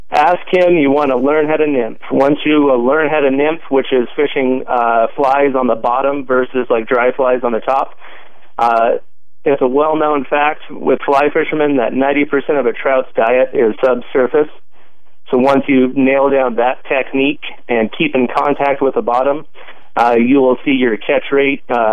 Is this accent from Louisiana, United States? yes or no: no; California, United States; I grew up in Southern California.